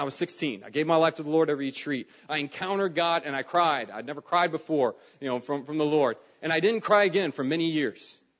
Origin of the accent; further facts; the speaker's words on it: East Coast, United States; And I grew up in the East Coast.